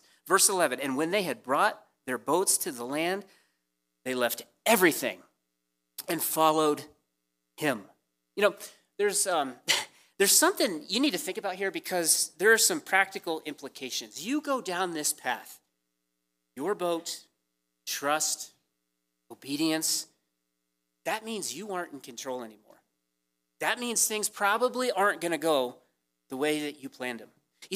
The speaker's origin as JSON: {"language": "English", "town": "Columbus", "region": "Ohio", "country": "United States", "tie": "born or raised there", "said": "You know, I grew up in Columbus, Ohio. When you grow up in Columbus, Ohio, there's the Ohio State University, all right?"}